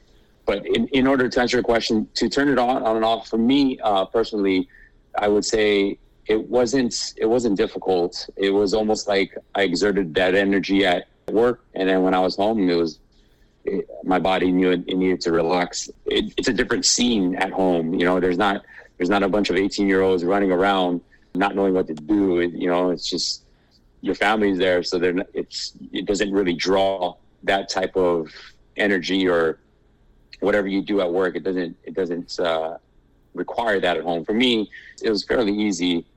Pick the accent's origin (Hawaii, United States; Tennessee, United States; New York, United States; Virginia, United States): Hawaii, United States; Yeah, I mean, I think growing up in Hawaii and then being stationed in California